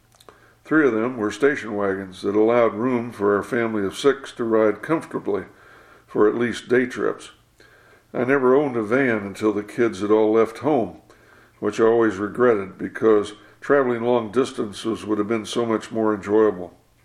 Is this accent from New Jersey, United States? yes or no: no; Missouri, United States; my wife, Jeanette, and I grew up in the Midwest near St. Louis